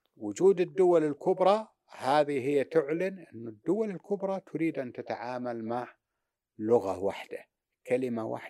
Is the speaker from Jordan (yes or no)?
no; Saudi Arabia; وأنا كمتابع سعودي وصحفي سعودي وعربي أقول لك بكل أمانة